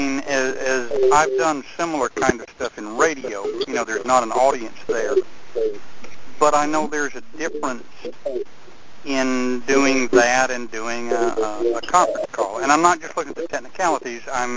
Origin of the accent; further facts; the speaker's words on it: Tennessee, United States; I'm from East Tennessee.